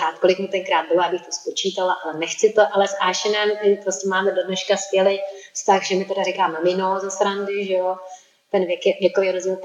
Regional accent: Mariánské Lázně, Karlovy Vary Region, Czechia; jak jsem z Mariánských Lázní

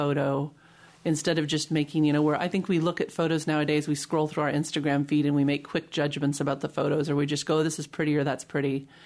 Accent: Iowa, United States; also born or lived in Seattle, Washington / Middle East; I was born in Seattle, Washington, only lived there 2 years. So most of my life has been in Iowa. And I did spend about 16 years over in the Middle East as a photojournalist.

